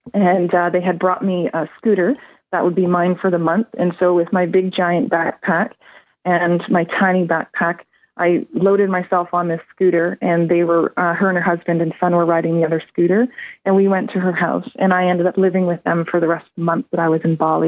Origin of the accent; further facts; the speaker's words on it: Canada; Very different from my experience as a Canadian public school teacher.